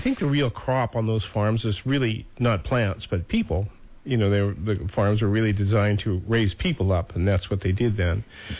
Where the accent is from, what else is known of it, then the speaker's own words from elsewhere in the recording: Montana, United States; When I grew up there in Montana on my grandparents' farm, there were no ag loans.